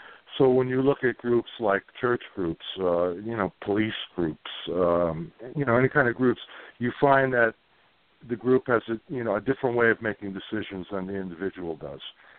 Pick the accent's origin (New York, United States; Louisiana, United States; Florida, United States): New York, United States; Brooklyn; growing up in Brooklyn, Greg, people don't realize when you grow up as close to Coney Island as I did, that you, during the summer, we went to the beach literally every day.